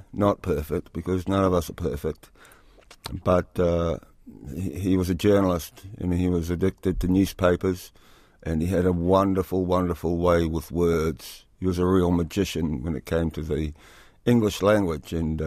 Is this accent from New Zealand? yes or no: yes; Khandallah, Wellington, New Zealand; I grew up in Kandala, and my mother was from north of Gisborne.